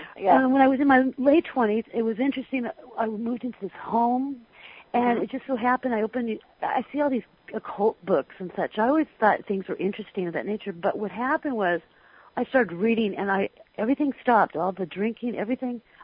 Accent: California, United States; But from there, I grew up in California.

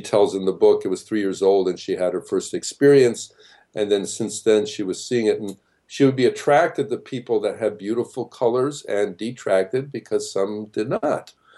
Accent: Midwest, United States; So, you know, I came from the Midwest originally

